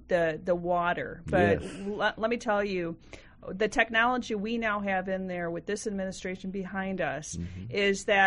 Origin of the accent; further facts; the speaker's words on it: United States; I am proud not only being American being a female, a veteran.